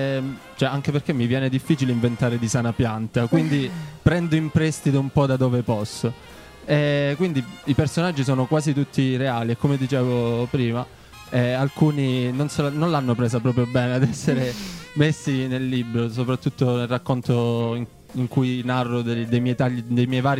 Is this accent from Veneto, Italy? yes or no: no; Apulia, Italy; Vengo da un paese in provincia di Lecce, sulla punta più estrema.